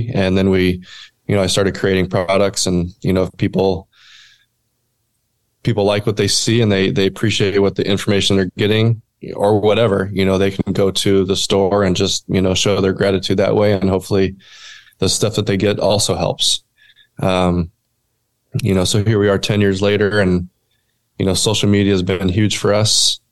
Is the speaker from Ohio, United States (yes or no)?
no; California, United States; also born or lived in Washington; now in Texas, United States; So originally from California, but have spent most of my life in the Northwest.